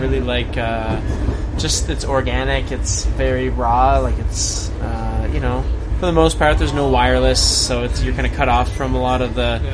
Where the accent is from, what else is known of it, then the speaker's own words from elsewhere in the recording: Halifax, Nova Scotia, Canada; now in Kelowna, Canada; My end trip is Halifax, Nova Scotia, my hometown. So I'm living in Kelowna, BC right now, but I was born and raised in Halifax.